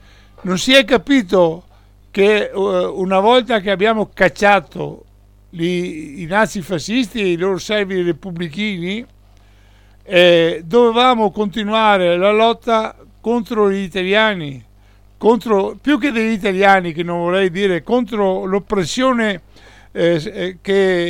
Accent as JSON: {"language": "Italian", "region": "Veneto", "country": "Italy", "said": "noi siamo pronti come veneti alla lotta"}